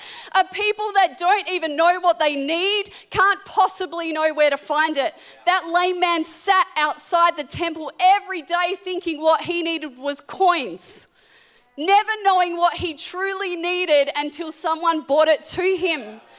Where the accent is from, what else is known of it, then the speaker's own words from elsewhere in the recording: Australia; accent: Aussie; And hearing my Aussie accent, he naturally started to ask some questions, like what I was doing there.